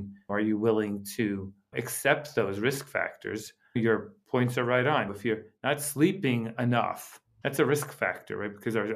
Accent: United States; I did growing up in the United States

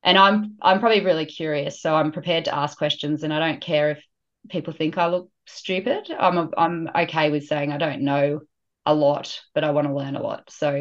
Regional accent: Molong, New South Wales, Australia; No, I grew up in Molong, like central west New South Wales, so down in some coal country, went to school in Orange.

